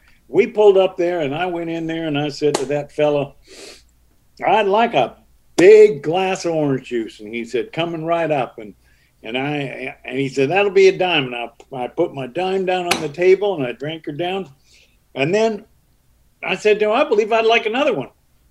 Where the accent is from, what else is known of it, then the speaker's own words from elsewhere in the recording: Canada; I'm a Canadian. I'm not even from this country.